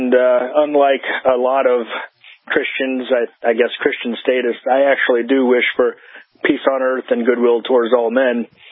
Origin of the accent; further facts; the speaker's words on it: Deep South, United States; But then I realized, hold on a second, I'm from the Deep South.